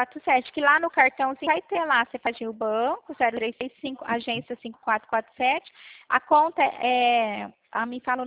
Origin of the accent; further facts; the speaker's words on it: Pirassununga, São Paulo, Brazil; Então, eu sou da cidade de Pirassununga, no interior de São Paulo.